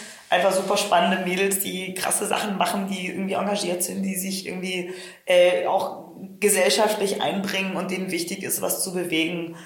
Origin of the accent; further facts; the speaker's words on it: Friedrichshafen, Baden-Württemberg, Germany; ich komme halt aus Friedrichshafen, das ist eine Industriestadt am Bodensee